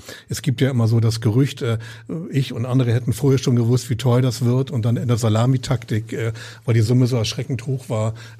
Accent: Hamburg, Germany; ich bin Hamburger, Norddeutscher durch und durch und so faszinierend Berlin ist und auch mit vielen Inspirationen, aber Hamburg ist meine Heimat

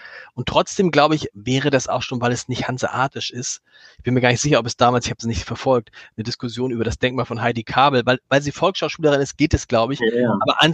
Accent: Hamburg, Germany; da, wo ich aufgewachsen bin, im Süden Hamburgs, da kenne ich alles, aber es fühlt sich nicht wie Heimat an.

